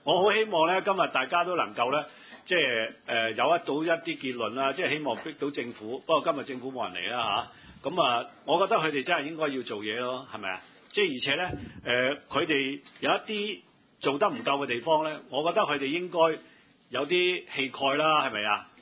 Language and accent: Cantonese; China; 我哋中國人有句叫舊瓶新酒，